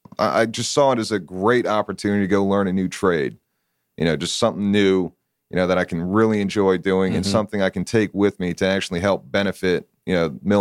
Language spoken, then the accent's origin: English; New Jersey, United States; also born or lived in Georgia; now in Atlanta, United States; Originally from New Jersey.